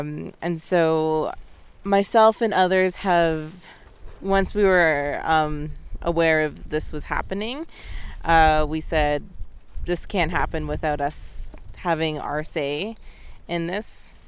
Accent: Aamjiwnaang, Ontario, Canada; They want to repeat the same mistake in my hometown, or my reserve of Amjanung

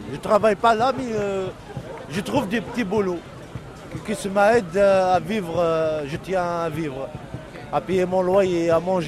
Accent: Algeria; now in France; je suis un Algérien. Je suis un sans-papier en France depuis 2002 jusqu'à maintenant.

